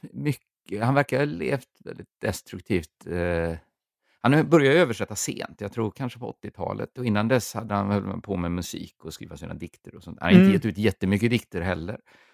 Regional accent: Borås, Västra Götaland County, Sweden; moved away as an adult; så flyttade jag från Borås då till Lund och flyttade in på Smålands nation.

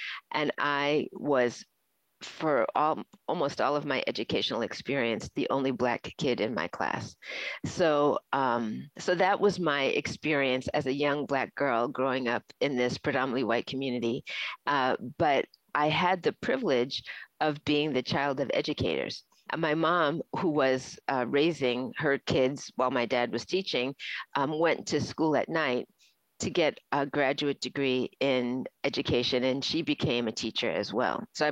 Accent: Florida, United States; born there; And I was born in the South in Florida.

